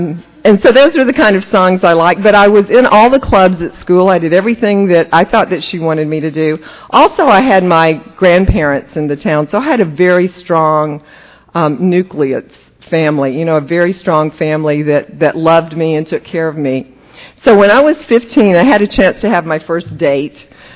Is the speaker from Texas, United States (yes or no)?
no; Cochran, Georgia, United States; I'm a Georgia girl. I grew up in Cochrane, Georgia. So I'm a Georgia peach. And I came from a small town.